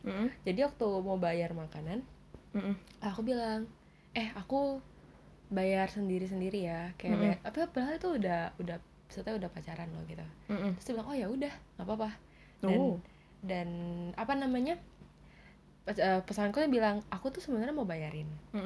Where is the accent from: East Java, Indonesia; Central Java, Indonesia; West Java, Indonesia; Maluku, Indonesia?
West Java, Indonesia; Depok; karena kita dulu dari Depok ya, dan Depok itu kan kayak hasilnya kota yang dulu tuh ya masih ya desa lah bisa dibilang gitu kan.